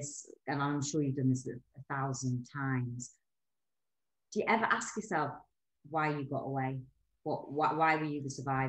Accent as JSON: {"language": "English", "town": "Newcastle", "region": "North East England", "country": "United Kingdom", "said": "I'm from Newcastle."}